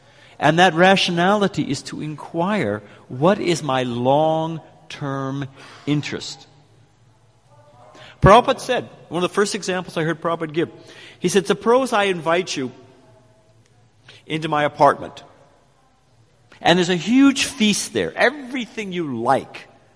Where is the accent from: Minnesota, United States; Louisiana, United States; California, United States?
California, United States; I was raised in California. I came from a relatively well-to-do family.